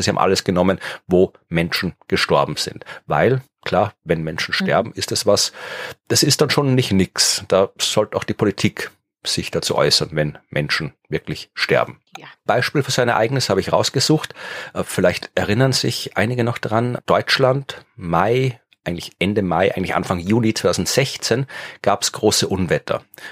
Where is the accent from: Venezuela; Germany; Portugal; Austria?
Austria